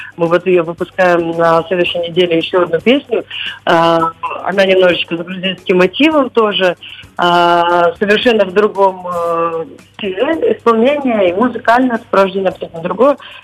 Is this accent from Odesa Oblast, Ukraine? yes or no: yes; Odesa, Odesa Oblast, Ukraine; Как вы знаете, мы из Одессы, а из Одессы пол Одессы живет в Америке.